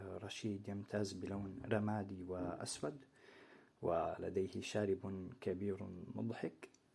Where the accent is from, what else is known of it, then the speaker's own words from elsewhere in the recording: Gaza, Gaza Strip, Palestine; اقتنيته في بلدي فلسطين في مدينة غزة، والآن اشتقت له كثيرا بينما أنا بعيدا عنه